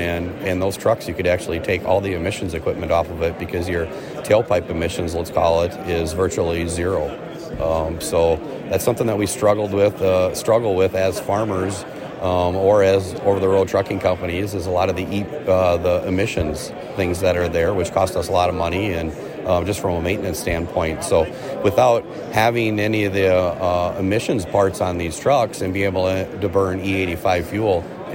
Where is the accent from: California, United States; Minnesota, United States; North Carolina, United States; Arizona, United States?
Minnesota, United States; Mountain Lake; from Mountain Lake, and I'm on the Minnesota Corn Research and Promotion Council